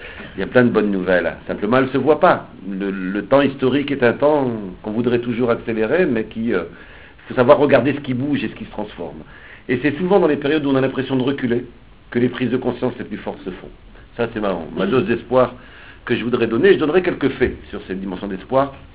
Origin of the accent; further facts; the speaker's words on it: Roubaix, Hauts-de-France, France; Moi, je viens d'une ville ouvrière qui s'appelle Roubaix. J'ai grandi à Roubaix